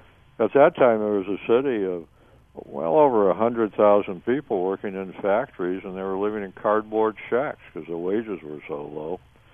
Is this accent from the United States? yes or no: yes; United States; I'm an American.